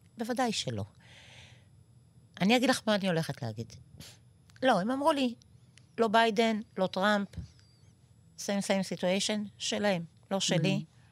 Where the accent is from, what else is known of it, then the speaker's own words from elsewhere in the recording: Ma'alot, Northern District, Israel; זה עוטף ישראל, אני באה ממעלות, אנחנו עוטף צפון.